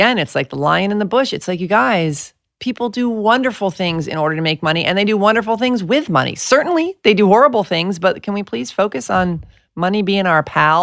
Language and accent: English; New York, United States; I'm from New York. I'm really snarky. I was too cool for school.